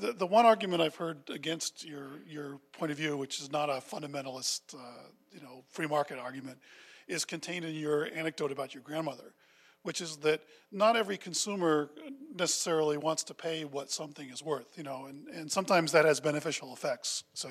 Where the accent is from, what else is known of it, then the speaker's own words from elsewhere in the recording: United States; I think as an American, it's the only thing we have going for our country anymore.